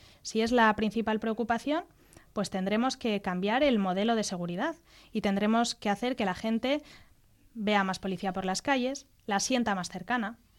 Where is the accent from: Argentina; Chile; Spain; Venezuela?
Spain; Bilbao, Basque Country; soy una bilbaína como tú. Y me encanta Bilbao